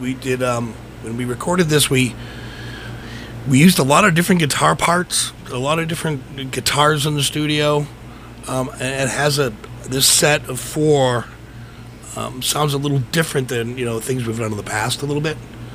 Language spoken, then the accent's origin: English; Cambridge, Massachusetts, United States; So I was saying earlier, I grew up in North Cambridge, and so this song is, I wrote it for the guys I grew up with.